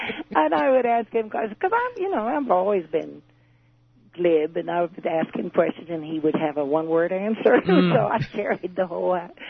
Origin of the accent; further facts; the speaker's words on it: Columbus, Ohio, United States; also born or lived in Chillicothe; Chillicothe, Ohio, but I was raised in Columbus, Ohio.